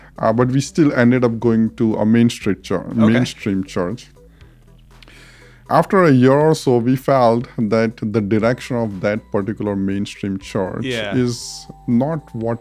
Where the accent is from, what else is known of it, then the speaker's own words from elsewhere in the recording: India; We grew up in India, me and my wife, we grew up in India.